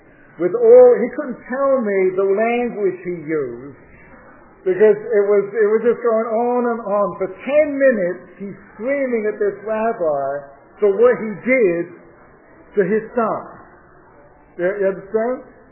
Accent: London, United Kingdom; I'm from London, that's how you think, right?

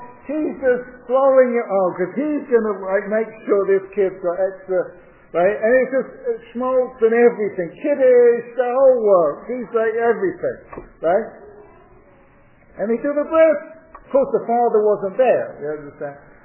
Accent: London, United Kingdom; I'm from London, that's how you think, right?

